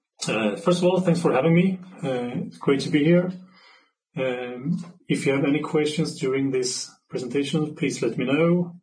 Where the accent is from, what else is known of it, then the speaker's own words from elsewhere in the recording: Sweden; I'm from Sweden.